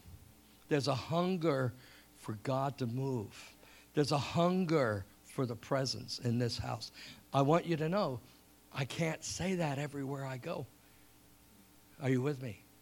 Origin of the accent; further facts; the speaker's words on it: England, United Kingdom; born there; I was born in England. I was my whole family was born in England, and my dad and mom were Welsh, and I don't have a British accent.